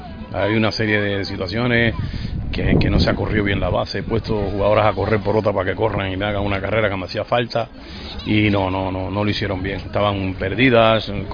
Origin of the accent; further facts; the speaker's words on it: Oriente, Cuba; es de Oriente, de mi tierra